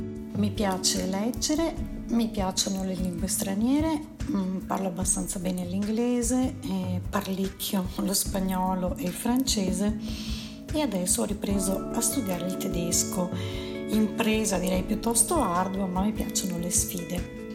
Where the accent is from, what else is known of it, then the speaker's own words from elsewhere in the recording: Veneto, Italy; 48 anni e sono nata e vivo in provincia di Venezia.